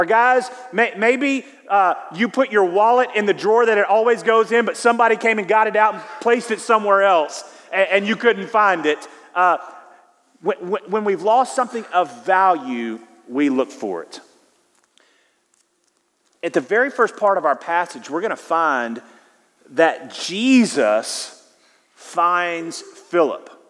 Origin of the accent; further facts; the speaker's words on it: United States; because I am an American and I have no idea what's happening